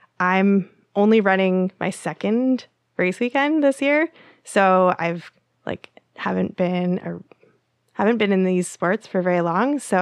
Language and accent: English; United States; I grew up in the States. We had to run the mile every year for the presidential fitness test.